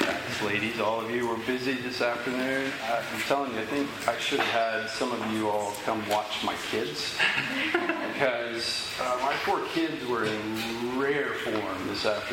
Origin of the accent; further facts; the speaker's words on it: Midwest City, Oklahoma, United States; but it never came up that I was from Midwest City, Oklahoma.